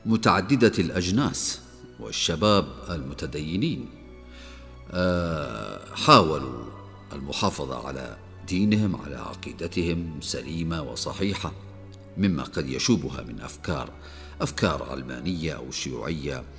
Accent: Basra, Basra Governorate, Iraq; ولدت في مدينة البصرة عام 1954 لعائلة بسيطة ومتدينة

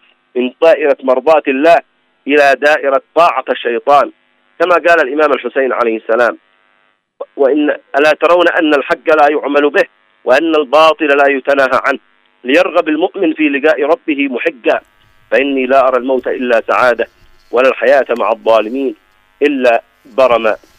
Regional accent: Yemen; فنحن كشعب يمني نحمد الله

